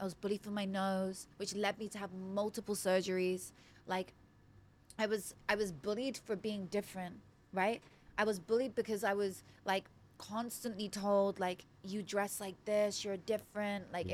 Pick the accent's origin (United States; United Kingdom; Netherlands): United Kingdom; South East England; I grew up in Oxfordshire, where Oxford University is.